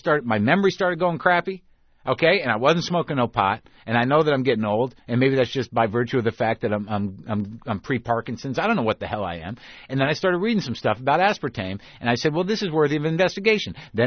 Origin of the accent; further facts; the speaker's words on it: Southwest, United States; I grew up in the Southwest.